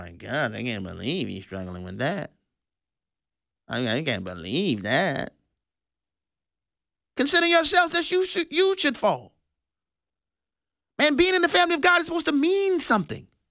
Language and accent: English; New Orleans, Louisiana, United States; I know what that's like, man, growing up in New Orleans with the humidity down south, below sea level.